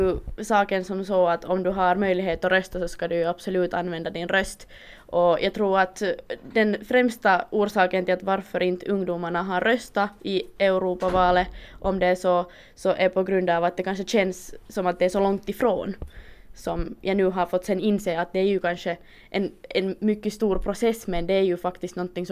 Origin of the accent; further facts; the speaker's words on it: Finland; hemma i Finland.